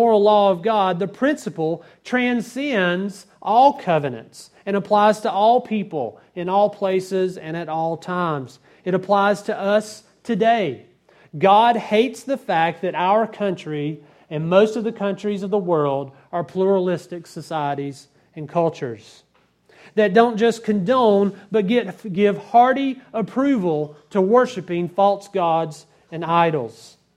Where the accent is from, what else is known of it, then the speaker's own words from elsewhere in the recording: Bible Belt, United States; I've heard it all of my life growing up in the Bible Belt.